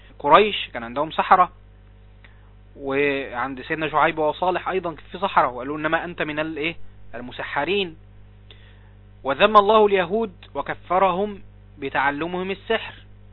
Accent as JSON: {"language": "Arabic", "country": "Egypt", "said": "عندنا في مصر"}